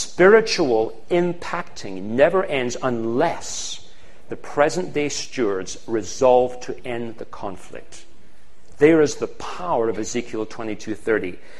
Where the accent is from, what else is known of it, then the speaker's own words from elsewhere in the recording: Scotland, United Kingdom; I come from Scotland, as you obviously know now. The large part of my background is Celtic.